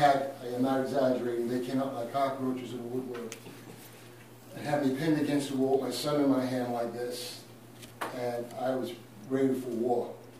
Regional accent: Brooklyn, New York, United States; I grew up in Brooklyn, in Borough Park.

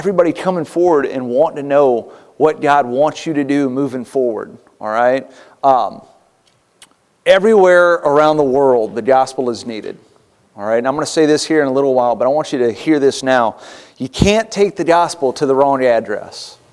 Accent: Texas, United States; now in New York, United States; I'm not from around here, and I'm not from New York either. We're actually from Texas originally.

